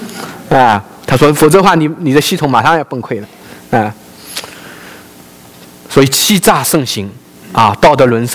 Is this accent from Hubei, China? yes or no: no; Jinhua, Zhejiang, China; 金华是我的老家了啊，浙江啊